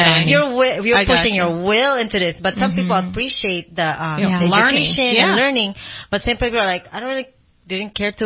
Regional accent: Philippines; I call myself Pacific Islander. Mm-hmm. You know, I'm Filipino or Pacific Islander because, yes, we're in that continent, but we're way in the Pacific.

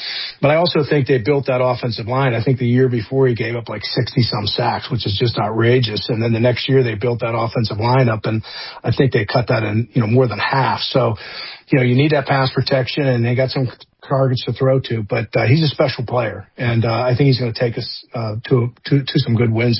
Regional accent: Pennsylvania, United States; I grew up in Beaver County. We had a bunch of Hall of Famers there.

